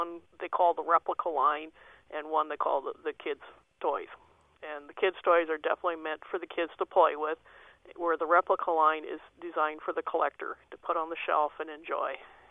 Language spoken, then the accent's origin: English; South Dakota, United States; now in Iowa, United States; I grew up in South Dakota.